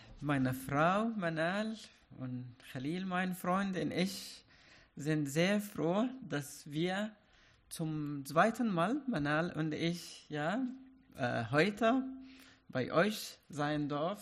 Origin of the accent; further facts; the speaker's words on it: Egypt; Ich komme aus Ägypten. Meine Vorfahren, die Pharaonen, haben es geliebt, Geschichten zu erzählen.